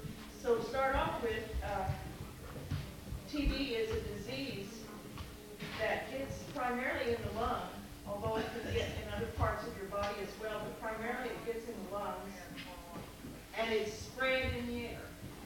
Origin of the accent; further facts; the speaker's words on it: Illinois, United States; I'm not from here. I'm originally from Illinois. I haven't got an accent, though